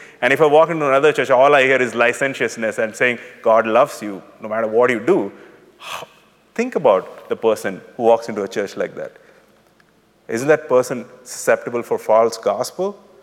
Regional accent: India; Because I'm from India

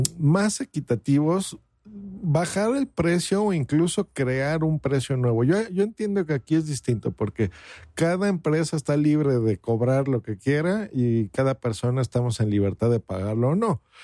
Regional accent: Mexico; aquí en mi país, hablo por México.

